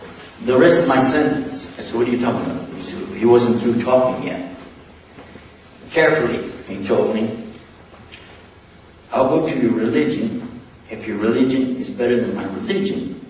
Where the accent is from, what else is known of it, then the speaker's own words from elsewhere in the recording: Texas, United States; And by the way, I'm from Texas, and you know, guys from Texas, how are they from?